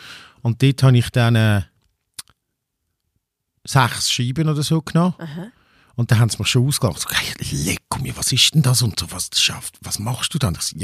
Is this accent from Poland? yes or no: no; Dättwil, Aargau, Switzerland; bei meinem alten Freund von Dattwil und so, wo ich aufgewachsen bin.